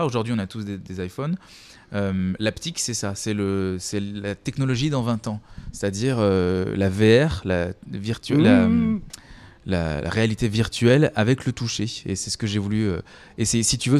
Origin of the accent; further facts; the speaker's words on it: Switzerland; Puis on est suisse, ouais.